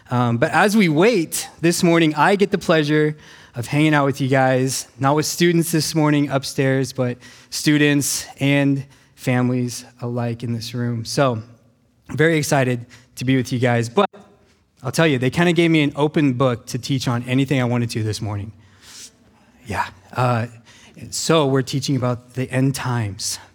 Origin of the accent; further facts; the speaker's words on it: Nevada, United States; We come from Nevada, the land of the desert